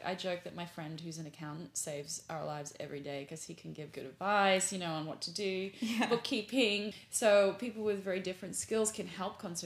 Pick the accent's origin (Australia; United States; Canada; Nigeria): Australia; You know, I grew up in Australia, so I was very lucky to grow up in a place that, even in an urban environment, you're surrounded by nature